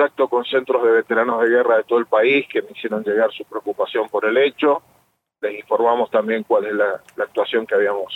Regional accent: Mendoza, Argentina; Coincide que yo soy mendocino además

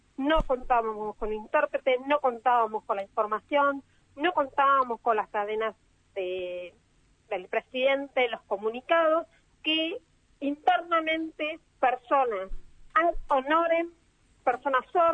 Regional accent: Entre Ríos, Argentina; now in La Plata, Argentina; Yo soy de Entre Ríos, pero vivo en La Plata.

